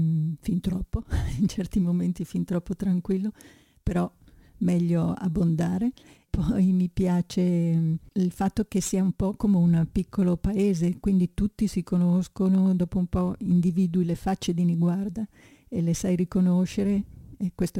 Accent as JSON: {"language": "Italian", "region": "Friuli-Venezia Giulia", "country": "Italy", "tie": "born or raised there", "moved": "yes", "lives_now": "Milan, Italy", "said": "io sono nata in Friuli, sono stata a lungo lì e poi sono venuta a Milano e ho abitato in moltissimi punti diversi della città. Abito a Niguarda dal 1990"}